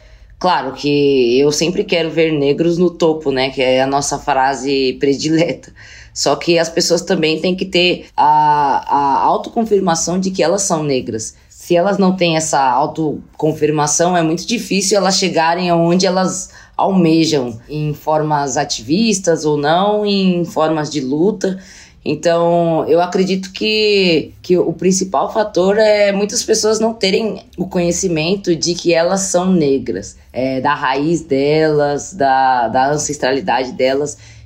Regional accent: Brazil; Inclusive pelo fato de eu ir sozinha, como brasileira

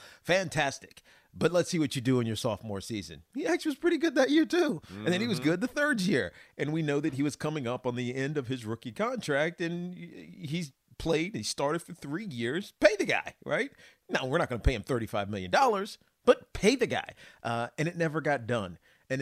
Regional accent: New York, United States; I'm a New Yorker.

